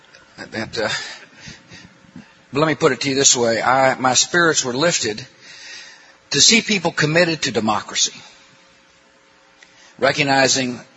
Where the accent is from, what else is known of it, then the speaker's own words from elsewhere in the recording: Midland, Texas, United States; growing up in Midland, Texas, we all felt pretty secure as a kid